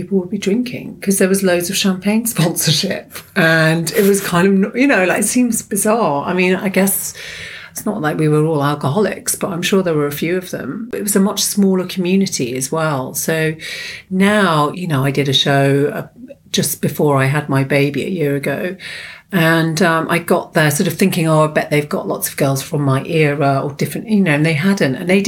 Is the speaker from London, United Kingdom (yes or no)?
yes; London, United Kingdom; born there; Yes, I was born in London.